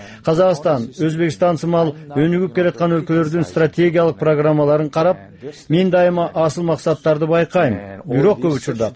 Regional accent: South Korea; Kyrgyz is a second language; Мен Түштүк Кореяда туулуп чоңойгом.

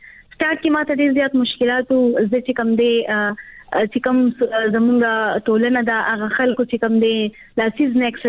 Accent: Khyber Pakhtunkhwa, Pakistan; زه چې کوم دی د خیبر پختونخوا نو خاص ضلع سره تعلق ساتم،

